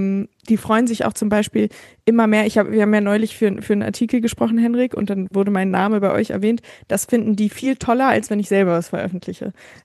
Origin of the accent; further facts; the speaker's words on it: Hamburg, Germany; now in Berlin, Germany; auch als ich noch in Hamburg gewohnt habe, also ihr habt ja schon erwähnt, zugeschaltet aus Berlin, aber ich bin in Hamburg aufgewachsen